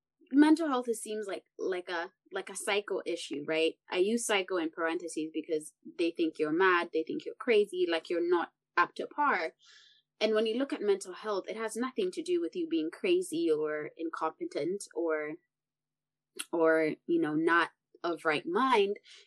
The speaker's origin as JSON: {"language": "English", "country": "Kenya", "tie": "born there", "said": "I am a board of trustees to some small organizations back home in Kenya. I was born in Kenya"}